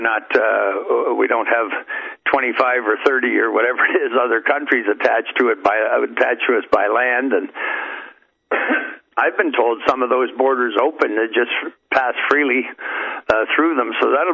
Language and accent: English; Canada; I'm from Canada and it's not like I study the news